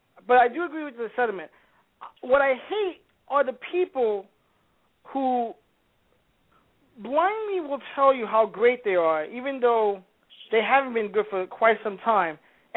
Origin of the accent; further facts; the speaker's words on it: New York, United States; well, I grew up in New York. I mean, so believe me, I've been here as long as you have.